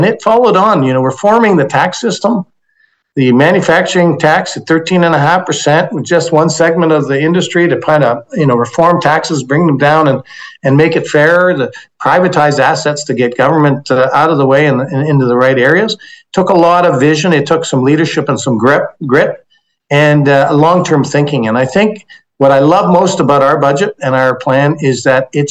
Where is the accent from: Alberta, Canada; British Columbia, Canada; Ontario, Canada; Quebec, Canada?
Quebec, Canada; Saint-Lambert; I grew up in Quebec, as you mentioned, Saint-Lambert, on the south shore of Montreal